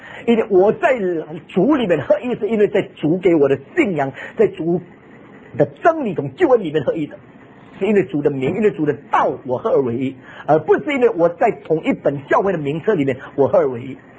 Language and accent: Chinese; China; 我们中国人谈到这个灵性好